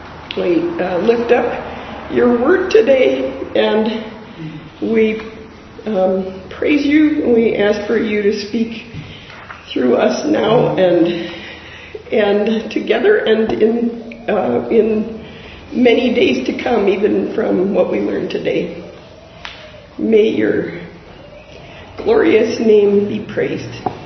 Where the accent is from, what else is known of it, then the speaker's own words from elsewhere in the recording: Holland, Michigan, United States; I come from Holland, Michigan